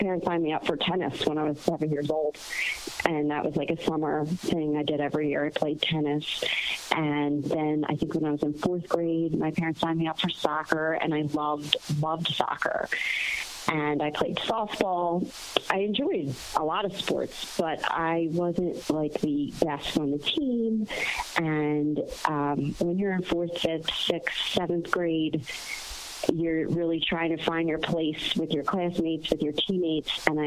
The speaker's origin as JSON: {"language": "English", "town": "Philadelphia", "region": "Pennsylvania", "country": "United States", "tie": "born or raised there", "said": "Yeah, so because we grew up in Philadelphia, they didn't have charter schools back then."}